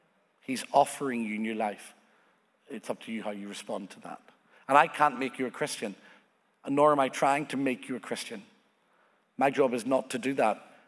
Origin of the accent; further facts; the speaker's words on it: Northern Ireland, United Kingdom; my father and mother were very against church and against religion because I come from Northern Ireland.